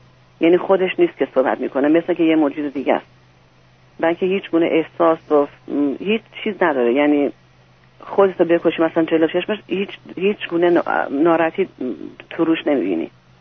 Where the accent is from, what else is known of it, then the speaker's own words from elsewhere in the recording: Iran; now in United States; ما از ایران هستیم